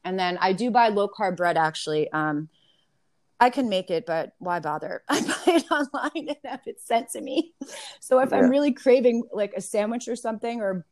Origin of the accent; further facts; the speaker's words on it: New York, United States; So I grew up in New York.